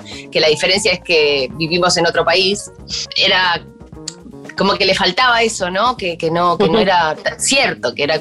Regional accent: Montevideo, Uruguay; yo nací en el Cerro de Montevideo y es para mí ese momento de mi vida lo que de alguna manera forjó mi personalidad

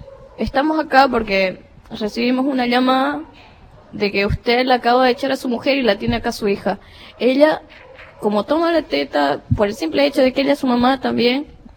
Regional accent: Bolivia; moved away; yo no soy de acá, soy de otro país, pero el mismo ambiente lo vivo allá en mi país.

